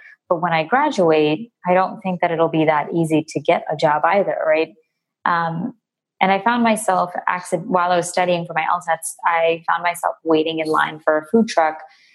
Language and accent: English; Queens, New York, United States; I grew up in New York, in Queens, and I went to a middle school